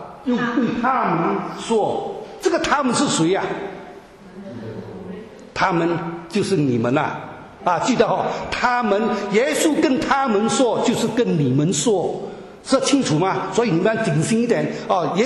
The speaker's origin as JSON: {"language": "Chinese", "country": "Malaysia", "moved": "yes", "lives_now": "United States", "said": "我自己是从马来，我本身是马来西亚人啊。1981年移民到美国，到今天就差不多37年了哈，37年哈。所以我的普通话有一点点不是很好啊。"}